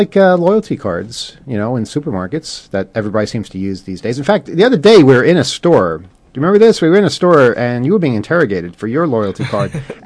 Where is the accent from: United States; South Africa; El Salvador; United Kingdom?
United Kingdom; As a Brit, I'm deeply ashamed of it.